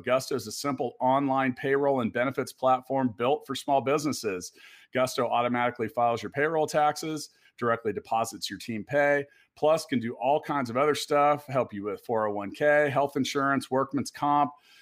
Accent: Kansas City, Missouri, United States; Now, for those of us in Kansas City, my hometown, we remember Tampa Bay because they just whooped us in the Super Bowl.

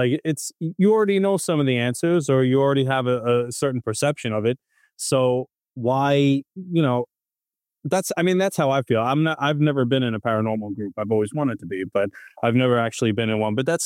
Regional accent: New York City, New York, United States; listen, I'm from New York City.

